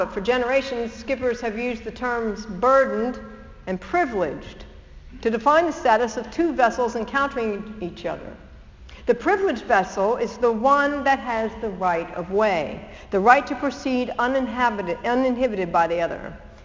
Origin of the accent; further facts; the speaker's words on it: Maryland, United States; Now, most of you know that I grew up in Maryland, which is home to the largest estuary in North America, the Chesapeake Bay.